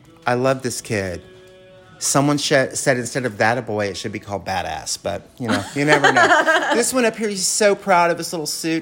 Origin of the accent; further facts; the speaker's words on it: Texas, United States; I'm from Texas originally